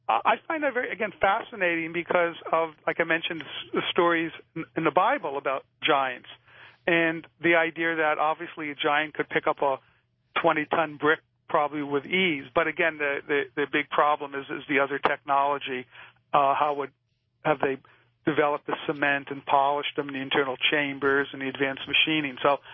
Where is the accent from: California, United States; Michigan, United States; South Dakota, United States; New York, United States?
New York, United States; I'm from New York originally, too, so hi in Brooklyn.